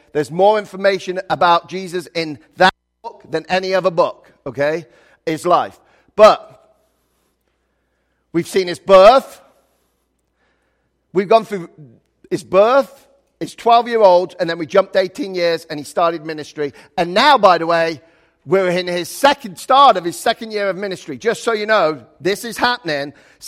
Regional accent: England, United Kingdom; because I grew up in England

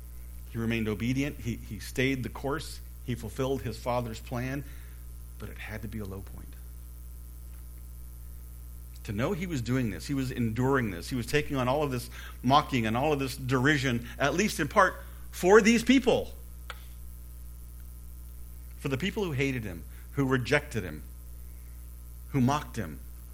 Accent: Bakersfield, California, United States; It reminded me of when we were growing up in Bakersfield years ago, I think it was 76 or 77, we experienced this massive wind and dust storm in Bakersfield.

